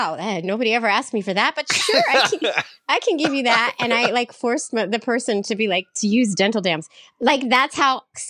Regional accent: San Francisco, California, United States; Well, I was young, and I grew up in San Francisco.

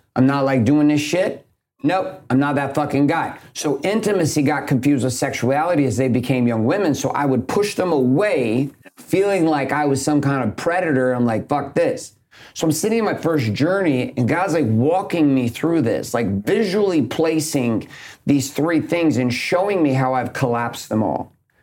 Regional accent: Stockton, California, United States; also born or lived in Yakima, Washington; I was raised in Stockton, then we moved to Central Washington to a place called Yakima, which is pretty much an apple country place in the middle of Washington State.

